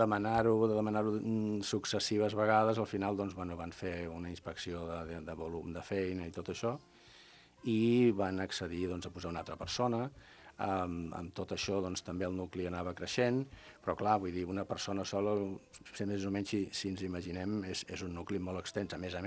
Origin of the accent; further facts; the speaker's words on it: Sant Pere de Ribes, Catalonia, Spain; vaig tenir l'oportunitat de fer unes suplències al meu poble, que jo sóc de Sant Pere de Ribes